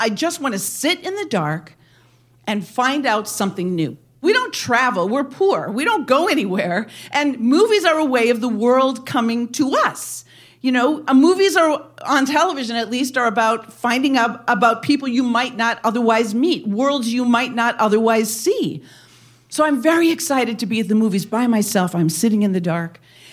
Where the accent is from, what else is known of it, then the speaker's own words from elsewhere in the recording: Wisconsin, United States; I drive to Oshkosh. Everybody knows Oshkosh. It's 40 minutes from my hometown, and I buy the album